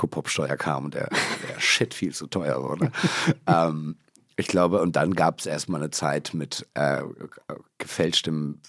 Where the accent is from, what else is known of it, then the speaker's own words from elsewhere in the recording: Germany; ich bin nicht nur schöner als du, ich bin Deutscher und zahle weniger für einen Döner als du.